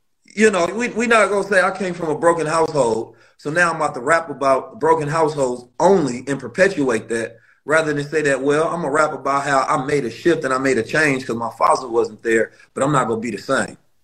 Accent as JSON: {"language": "English", "town": "St. Louis", "region": "Missouri", "country": "United States", "tie": "born or raised there", "also_born_or_lived": "Oakland, California", "said": "I'm from Oakland, and I grew up in St. Louis, so I know the streets very well."}